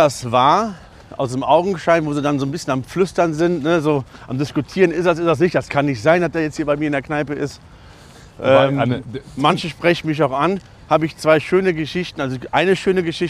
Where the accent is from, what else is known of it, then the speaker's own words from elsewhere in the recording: North Rhine-Westphalia, Germany; Ich komme ja aus dem Rechtsrheinischen